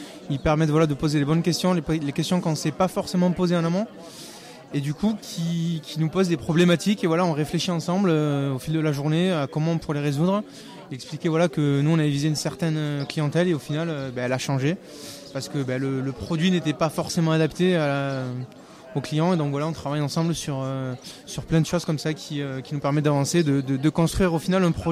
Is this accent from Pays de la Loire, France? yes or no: no; Occitanie, France; Mignon-Aveyron.